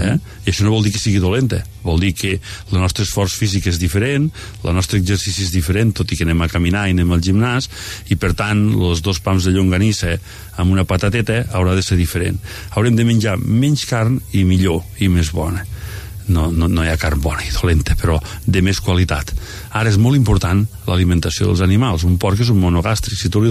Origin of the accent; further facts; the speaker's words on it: Juneda, Catalonia, Spain; Nosaltres som de Juneda, sempre hem viscut a Juneda i vivim a Juneda